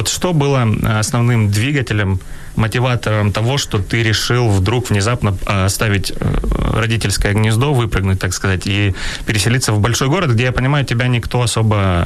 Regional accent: Mariupol, Donetsk Oblast, Ukraine; now in Kyiv, Ukraine; Мы из Мариуполя, поэтому, я думаю, сейчас на 23-м будут меня слушать внимательно особенно.

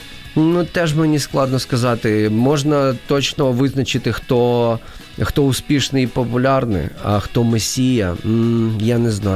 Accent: Chernihiv, Chernihiv Oblast, Ukraine; born there; я почав писати російською мовою, бо я народився в Чернігові, і Чернігів ніколи не був таким проукраїнським містом, всі розмовляли суржиком, максимально чи російською мовою.

